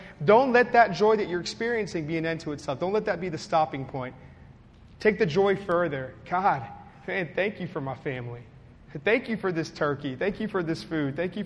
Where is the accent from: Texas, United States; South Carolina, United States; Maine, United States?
Texas, United States; I'm from the Rio Grande Valley, so it just hits home.